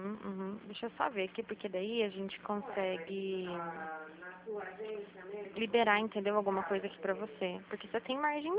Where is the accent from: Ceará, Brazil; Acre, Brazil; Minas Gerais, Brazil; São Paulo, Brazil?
São Paulo, Brazil; eu sou aqui do estado de São Paulo.